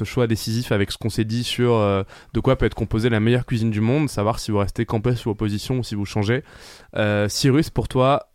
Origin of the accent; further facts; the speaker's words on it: France; je suis français